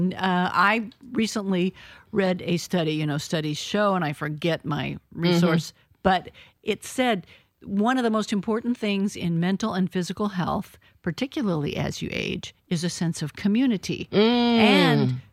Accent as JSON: {"language": "English", "town": "Chicago", "region": "Illinois", "country": "United States", "tie": "born or raised there", "said": "I grew up in the Chicago area. I've spent time in Manhattan."}